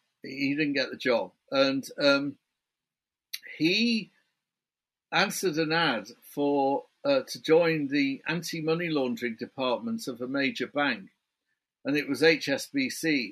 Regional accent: United Kingdom; I can't do a New York accent. I'm a Brit

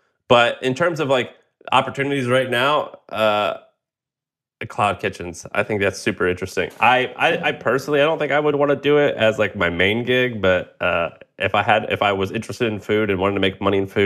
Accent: Missouri, United States; so I'm from Missouri and I've hung out a lot in Tennessee and Alabama and all these small towns.

